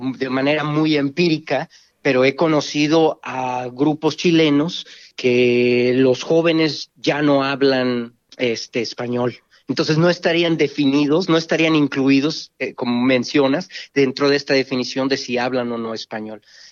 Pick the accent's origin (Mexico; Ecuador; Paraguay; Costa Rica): Mexico; Y yo, siendo mexicano